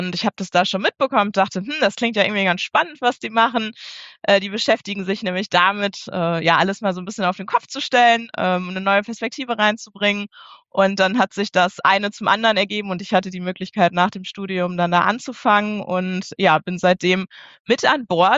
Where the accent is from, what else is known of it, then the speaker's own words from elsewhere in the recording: Minden, North Rhine-Westphalia, Germany; born there; Ich bin gebürtige Mindenerin